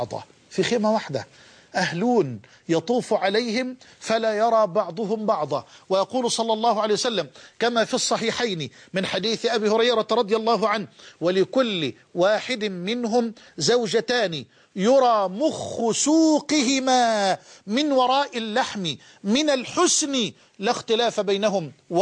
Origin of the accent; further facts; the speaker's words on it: Egypt; عندنا في مصر بيقولوها عجلة برا اللي هي البايسكل